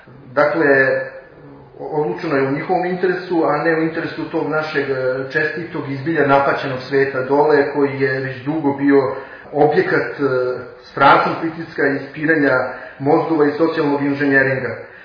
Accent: Serbia; born there; Iako sam rođen u Srbiji, smatram je svojom

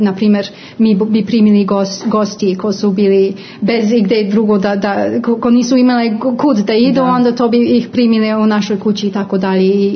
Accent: Hong Kong; od 3 godine nadalje. To je čitav moj život. U suštini, mislim, sve što mogu da pamtim je u Hong Kongu.

